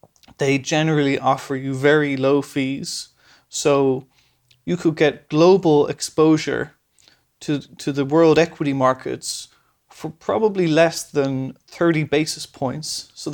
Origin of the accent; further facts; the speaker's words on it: Dublin, Leinster, Ireland; moved away as an adult; also born or lived in England; Then I moved to England because I'm originally from Dublin. And I was in England for 7 years.